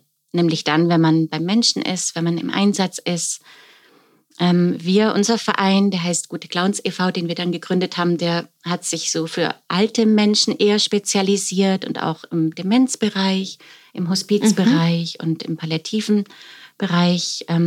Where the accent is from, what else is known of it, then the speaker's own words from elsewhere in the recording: Ulm, Baden-Württemberg, Germany; ich komme aus Ulm, bin ursprünglich, komme ich vom Theater, bin in eine Theaterfamilie reingeboren.